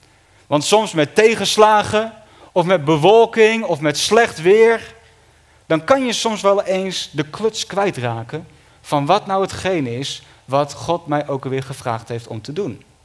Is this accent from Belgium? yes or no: no; Den Helder, North Holland, Netherlands; Ik woonde niet in Heerhugowaard, ik kwam uit Den Helder.